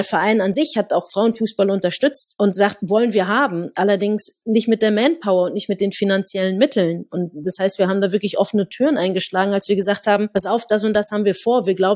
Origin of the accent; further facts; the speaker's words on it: Berlin, Germany; ich bin in Berlin groß geworden, konnte denn hier nie Bundesliga spielen